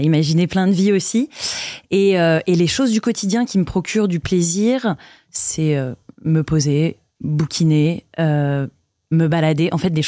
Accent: Paris, Île-de-France, France; je suis parisienne. J'aime Paris et je déteste Paris à la fois.

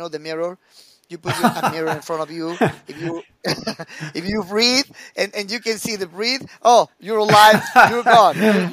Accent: Mexico City, Mexico; English is a second language; moved away; I moved from Mexico City to the border region, and I realized that I didn't know how to communicate in English. My accent was even thicker than today.

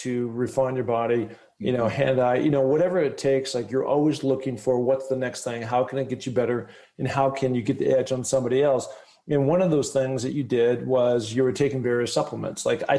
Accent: Pacific Northwest, United States; I am from the Pacific Northwest.

